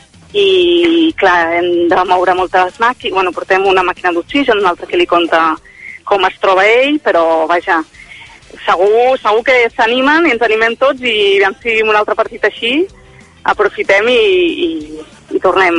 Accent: Terrassa, Catalonia, Spain; Sí, som de Terrassa.

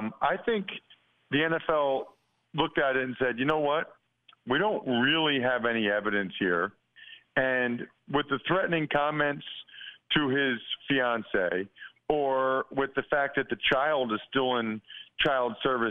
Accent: Reading, Pennsylvania, United States; Well, look, I'm from Reading, Pennsylvania, so I get it.

